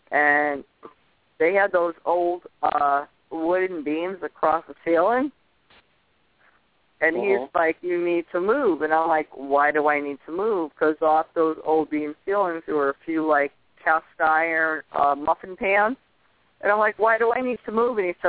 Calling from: Connecticut, United States; Connecticut

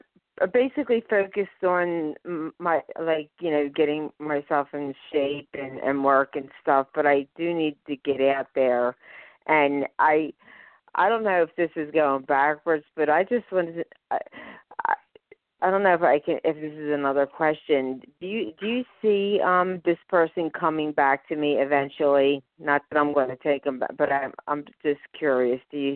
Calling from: Pennsylvania, United States; I'm calling from Pennsylvania.

